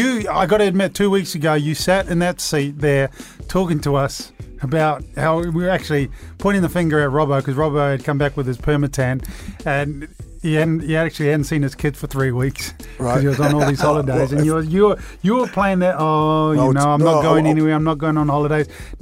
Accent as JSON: {"language": "English", "country": "New Zealand", "said": "I am from New Zealand."}